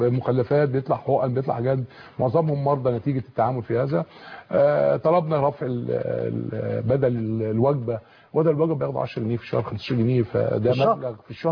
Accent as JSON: {"language": "Arabic", "town": "Cairo", "region": "Cairo Governorate", "country": "Egypt", "said": "عندنا في القاهرة"}